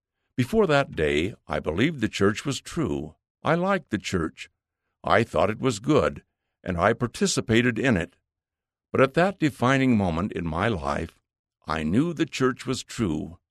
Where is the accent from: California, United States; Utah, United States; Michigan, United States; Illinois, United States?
Utah, United States; Salt Lake City; I grew up in Salt Lake City, Utah, in a predominantly Latter-day Saint environment